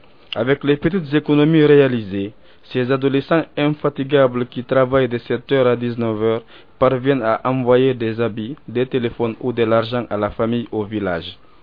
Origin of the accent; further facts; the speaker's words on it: Kindia, Guinea; now in Conakry, Guinea; Je viens de Kindia, j'ai 13 ans. Je suis chez mon oncle.